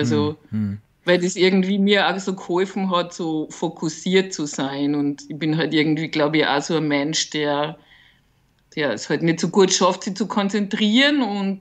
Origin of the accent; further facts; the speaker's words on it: Austria; ich bin 37 Jahre, ich bin aus Österreich, lebe da in einer größeren Stadt, bin aber eigentlich vom Land.